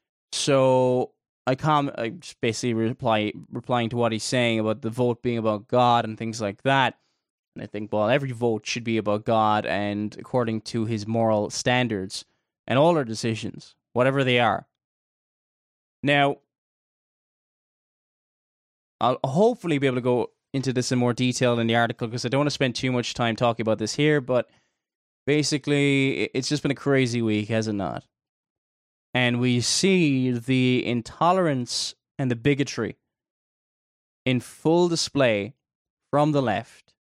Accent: Ireland; I'm Irish, I'm living in Ireland, the Republic of Ireland, just south of the border with Northern Ireland.

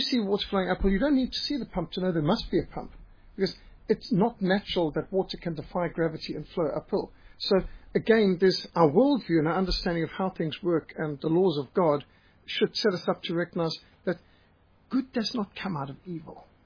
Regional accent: Zimbabwe; well, I was brought up in Rhodesia and I knew him and my father knew him and so on.

